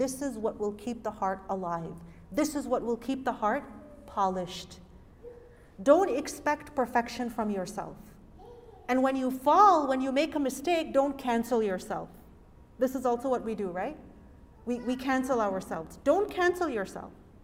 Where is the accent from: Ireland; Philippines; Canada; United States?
Canada; I'm from Canada, and you know, people really make fun of us Canadians, that we say sorry a lot.